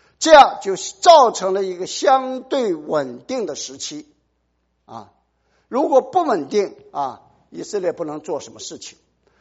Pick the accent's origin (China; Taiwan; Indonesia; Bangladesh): China; 我们中国人呢最爱跟潮流啊